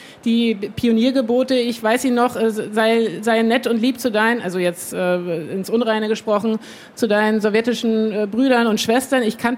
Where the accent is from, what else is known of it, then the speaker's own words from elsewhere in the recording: Güstrow, Mecklenburg-Vorpommern, Germany; also born or lived in Berlin; Also ich bin in Güstrow aufgewachsen, ich bin dann nach Berlin zum Studieren, habe erst in Ost-Berlin gewohnt, dann in West-Berlin, arbeite in Köln, arbeite in Hamburg, bin jetzt hier in Leipzig auf der Buchmesse.